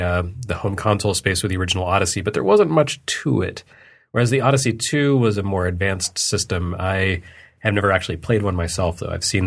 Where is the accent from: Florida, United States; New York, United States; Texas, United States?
Texas, United States; You know, since I grew up in Texas, that game stuck around in arcades until the mid-80s